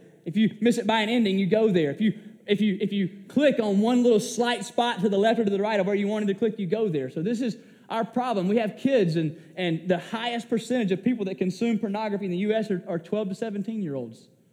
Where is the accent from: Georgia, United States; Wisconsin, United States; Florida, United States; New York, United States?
Georgia, United States; But I grew up in South Georgia where we fish.